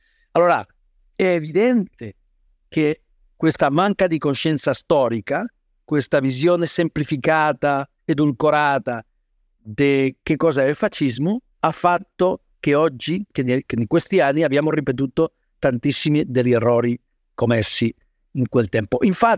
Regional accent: Spain; Italian is a second language; perché io sono spagnolo, permettetemi di dire una cosa, io sono spagnolo

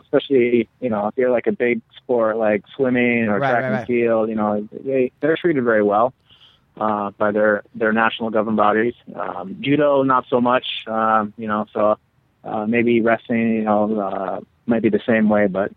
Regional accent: Chicago, Illinois, United States; born there; Back in before I was born in Chicago, he started doing judo back then.

